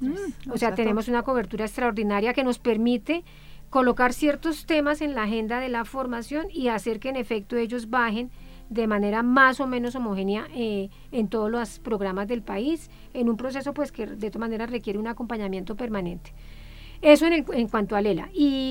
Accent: Colombia; nosotros como colectivo colombiano venimos participando muy activamente.

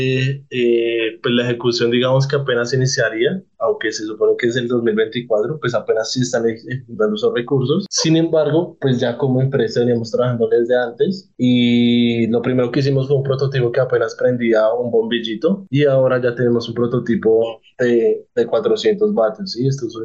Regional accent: Zipaquirá, Cundinamarca, Colombia; La segunda es que soy de Zipaquirá, ¿sí? Decidí quedarme en esta ciudad, y pues digamos que todo lo que hago lo hago acá

